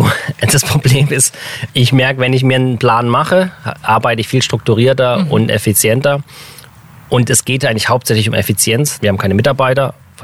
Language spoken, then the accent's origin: German; Freiburg, Baden-Württemberg, Germany; also wir kommen aus Freiburg hier an Kaiserstuhl.